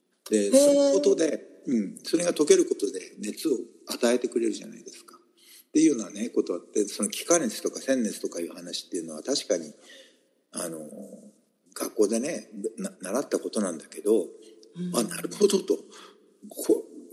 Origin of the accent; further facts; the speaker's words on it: Tokyo, Japan; やっぱり僕東京で育って企業に勤めてたから